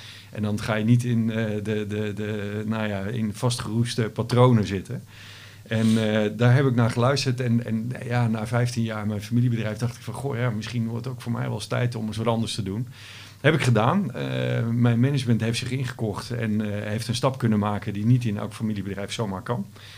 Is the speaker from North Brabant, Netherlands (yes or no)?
no; Aduard, Groningen, Netherlands; Ik ben opgegroeid in Aduard. Dat is een klein dorpje in Groningen.